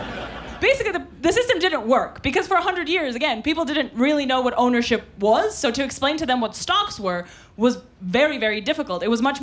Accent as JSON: {"language": "English", "country": "Russia", "second_language": "English", "moved": "yes", "said": "I'm originally from Russia, and I need to start every set like that because I know that they're listening. So I was born in Russia, but I haven't spent a lot of time there, as you can see by my accent."}